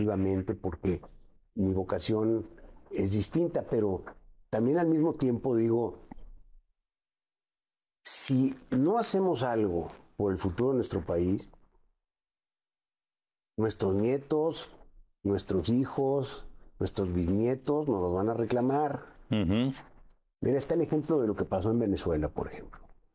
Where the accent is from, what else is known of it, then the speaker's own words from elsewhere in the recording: Mexico; Nosotros como mexicanos pues también no nos ponemos las pilas, ¿verdad?